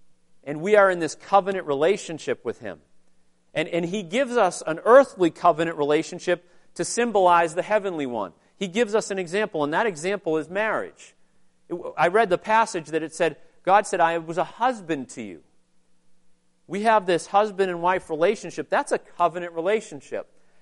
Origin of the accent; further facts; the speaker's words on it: United States; hop on Route 90, and go to the West Coast, and no one can stop me because I'm American, right?